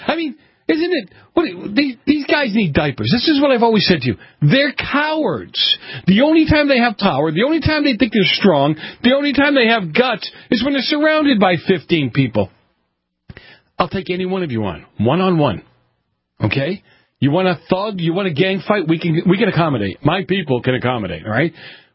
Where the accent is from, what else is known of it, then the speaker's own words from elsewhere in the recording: Boston, Massachusetts, United States; some of you know that I grew up in Boston. And I grew up in a part of Boston that was very violent back in the 70s.